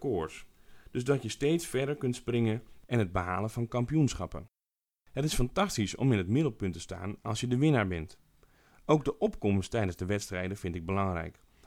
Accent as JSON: {"language": "Dutch", "region": "Zeeland", "country": "Netherlands", "said": "Ik kom uit Zeeland, maar mijn ouders zijn Friezen"}